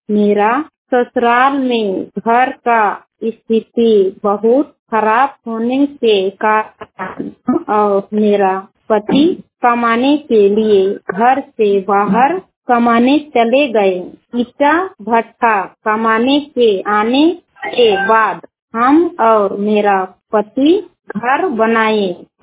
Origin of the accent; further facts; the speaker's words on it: Jharkhand, India; ग्राम झखरा जितिया टोली स्वस्थ बूटी थाना सिन्हा जिला लोहरदगा की रहने वाली हूँ।